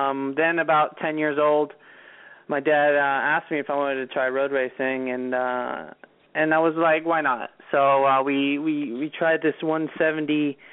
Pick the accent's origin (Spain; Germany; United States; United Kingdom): Spain; Barcelona, Catalonia; Yeah, so basically I was born in Spain, Barcelona, and born and raised there.